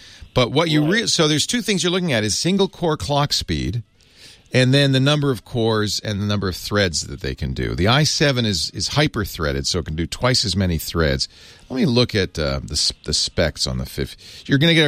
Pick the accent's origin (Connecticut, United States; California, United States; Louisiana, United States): California, United States; Santa Cruz; I grew up in Santa Cruz. My dad was a professor there.